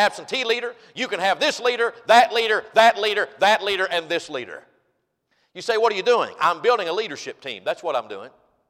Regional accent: United States; I am glad. I am proud. I am happy that I'm an American. And I'm glad I'm in this country, friends.

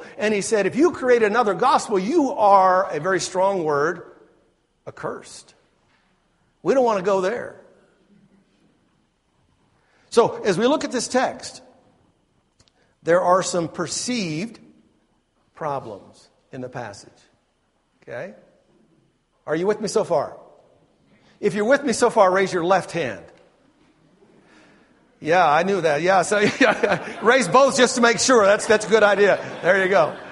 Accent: Twin Falls, Idaho, United States; I was raised in Twin Falls, Idaho. Not Ohio. That's where my parents have moved to, but I was raised in Idaho, which is out west.

